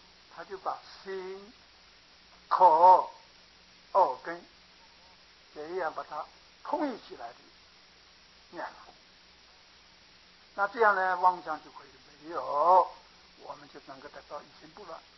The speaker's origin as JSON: {"language": "Chinese", "country": "China", "said": "我是大陆人，我一想我的家在什么地方，我马上就找到嘛。"}